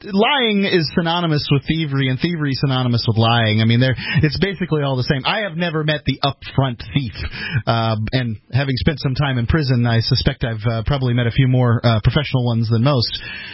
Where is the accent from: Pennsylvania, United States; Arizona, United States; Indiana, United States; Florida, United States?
Florida, United States; Sarasota; We're from Sarasota, Florida.